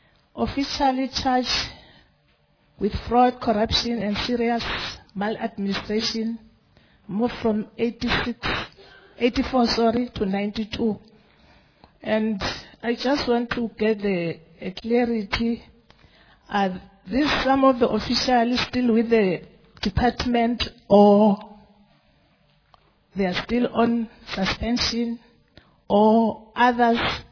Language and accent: English; Mpumalanga, South Africa; I didn't hear a commissioner from LNM. It means that I'm not represented here. Because I'm from Mpumalanga, but no representation.